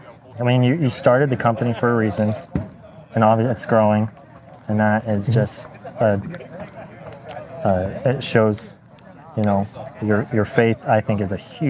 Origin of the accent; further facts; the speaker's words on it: Massachusetts, United States; now in Oklahoma, United States; so growing up in Massachusetts, guns are, taboo. Moved to Oklahoma